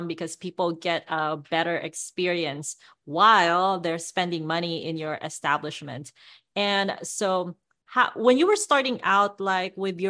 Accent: Davao, Davao Region, Philippines; I made a friend in my hometown in Davao in the Philippines

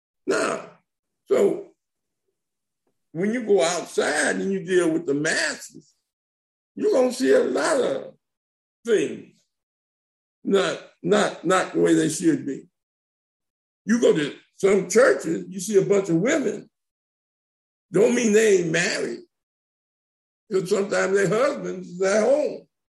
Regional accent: Watts, California, United States; I grew up in Watts Compton. That was my world.

